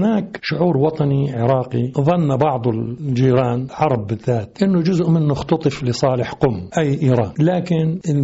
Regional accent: Jordan; يعني نحن كأردنيين تعودنا أن يكون العراق بالنسبة لنا في قمة تطلعاتنا

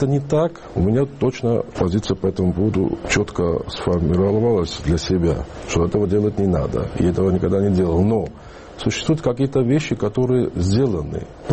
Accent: Georgia; moved away; я же учился в Петербурге, я рано уехал из Грузии.

